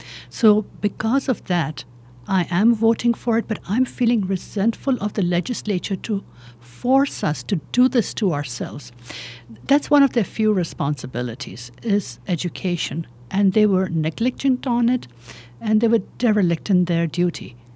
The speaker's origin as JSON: {"language": "English", "country": "India", "tie": "born or raised there", "said": "I was born in India. You can probably detect a bit of an accent."}